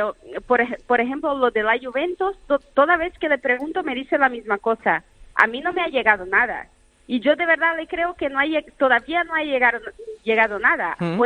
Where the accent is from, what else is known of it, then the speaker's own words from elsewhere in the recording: Brazil; Spanish is a second language; now in Madrid, Spain; Es que soy la única brasileña que sigue en Madrid todos los días.